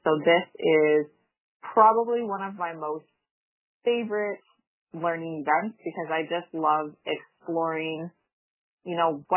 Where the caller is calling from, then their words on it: Yellowknife, Northwest Territories, Canada; I am calling in from Sambate in Yellowknife, from where I live.